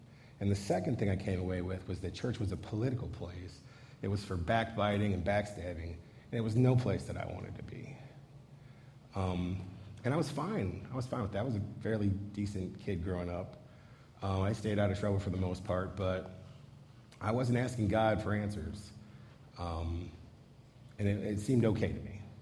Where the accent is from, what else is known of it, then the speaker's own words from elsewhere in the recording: Akron, Ohio, United States; And I'm from Akron, Ohio, which means that there are some Akronites around, I know.